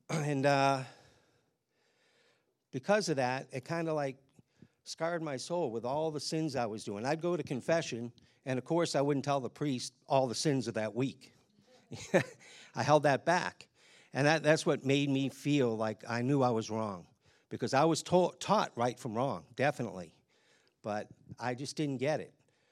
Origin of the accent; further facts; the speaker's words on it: Boston, Massachusetts, United States; born there; In 1955, I was born in Boston to the father of a first-generation American-Italian.